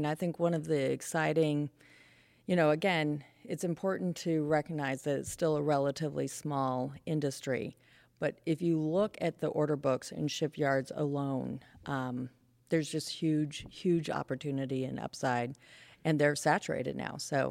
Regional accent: California, United States; You know, I grew up in California

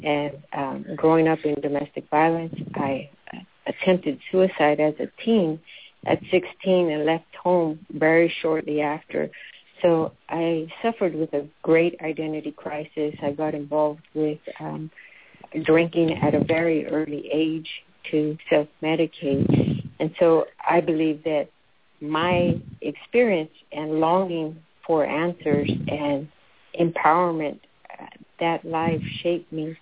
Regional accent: San Jose, California, United States; also born or lived in Oakland; I can honestly say while I am born in California, I was born in Oakland and raised in East San Jose

